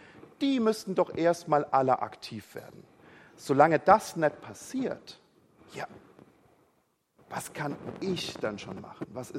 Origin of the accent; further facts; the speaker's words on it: Rhineland-Palatinate, Germany; Und ich habe ja gesagt, ich komme aus der Pfalz.